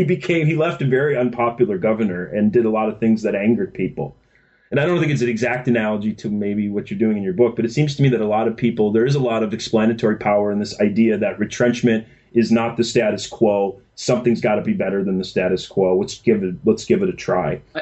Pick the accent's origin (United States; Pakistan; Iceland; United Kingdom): United States; Minnesota; I grew up in Minnesota, when the Minnesota elected Jesse Ventura.